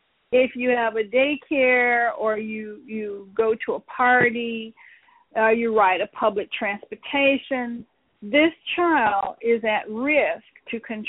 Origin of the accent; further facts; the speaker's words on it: United States; As American, I think that it's dangerous not to have your child immunized.